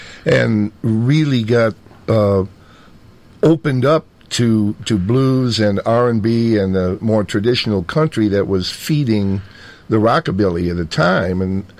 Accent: Park Ridge, Illinois, United States; also born or lived in Chicago; Well, I was born in Chicago and grew up in a town just on the border of Chicago called Park Ridge. Sleepy, very peaceful little suburb, a lot of old trees, old homes.

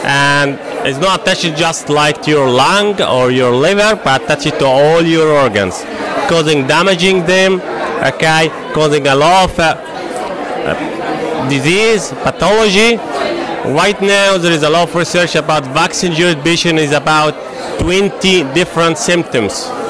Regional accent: Italy; I'm from Italy.

